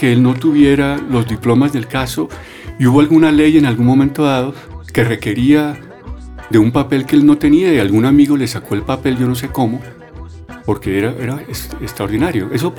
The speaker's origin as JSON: {"language": "Spanish", "region": "Bogotá", "country": "Colombia", "tie": "born or raised there", "also_born_or_lived": "Cartagena", "said": "Que nací en Cartagena, que soy colombiano, claro."}